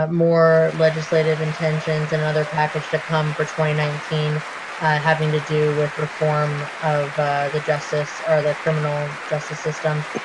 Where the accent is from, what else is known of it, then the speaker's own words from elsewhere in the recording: California, United States; I come from California where the three strikes law is one of the most horrific things that could ever.